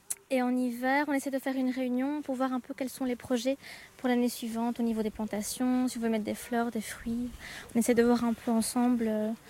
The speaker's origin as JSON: {"language": "French", "town": "Charleroi", "region": "Wallonia", "country": "Belgium", "said": "Du côté de Charleroi, moi. Je viens du côté de Charleroi."}